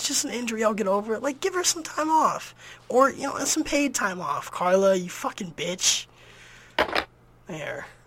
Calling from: Bridgeport, Connecticut, United States; also born or lived in Syracuse, New York; I am calling from Bridgeport.

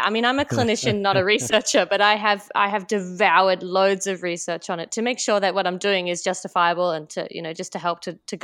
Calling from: Brisbane, Queensland, Australia; It's 10 past 8 on Wednesday, the 4th of July in Brisbane, Australia.

